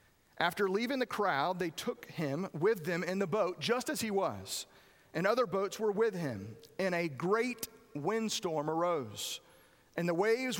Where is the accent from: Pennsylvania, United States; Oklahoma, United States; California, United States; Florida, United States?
Florida, United States; Merritt Island; Now, being from Florida, I grew up around boats. I grew up on Merritt Island.